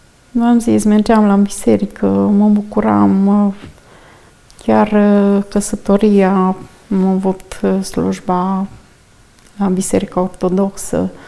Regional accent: Dârlos, Sibiu County, Romania; Eu sunt din Drlos, din comuna Drlos

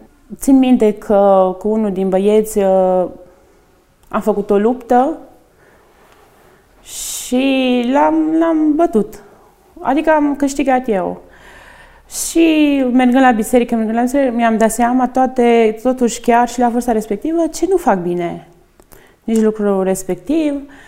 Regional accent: Săliște, Sibiu County, Romania; Da, în Săliște. Eu sunt din Săliște.

